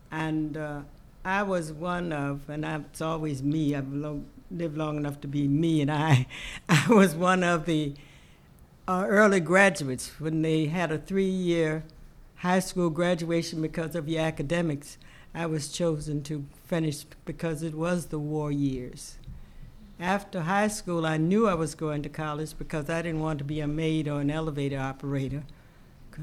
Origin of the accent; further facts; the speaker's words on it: Baltimore, Maryland, United States; also born or lived in Virginia; My early life, I grew up in Virginia, but you're talking about Baltimore, Maryland. I grew up on Carey Street in the 600 block.